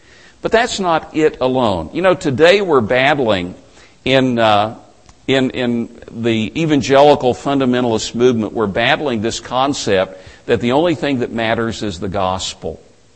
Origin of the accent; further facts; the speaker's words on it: Tennessee, United States; now in Huntsville, United States; Now down south, where I live now, I live in Huntsville, Alabama. I grew up in East Tennessee.